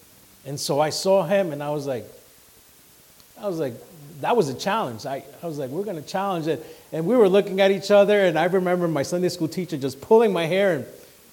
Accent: Honduras; Well, I was born in Honduras, May 8th, 1974. I remember running around as a young boy.

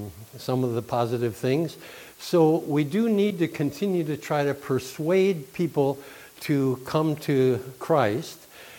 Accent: Allouez, Wisconsin, United States; and so we grew up together in Alloway, which is next to Green Bay, Wisconsin

